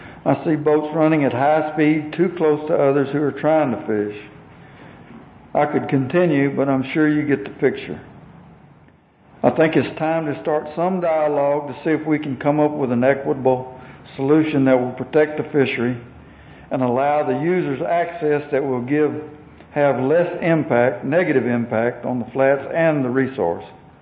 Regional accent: Texas, United States; I was born and raised in Calhoun County. I'm a rancher and a professional fly fishing guide.

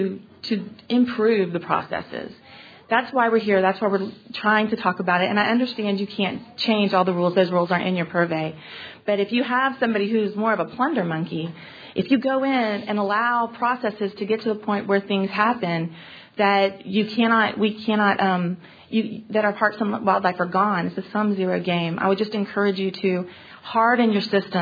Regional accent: Destin, Florida, United States; now in Austin, United States; I'm from Northwest Florida, so parks and wildlife for me are very important. If you've been to Destin, Florida, where I'm from, my hometown

